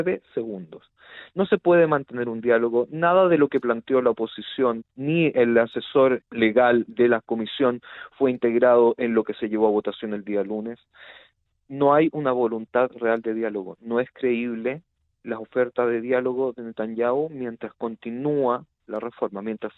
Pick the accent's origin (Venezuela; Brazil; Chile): Chile; por lo menos para los que venimos de Latinoamérica, especialmente para los chilenos que conocemos cómo ha sido la protesta en Chile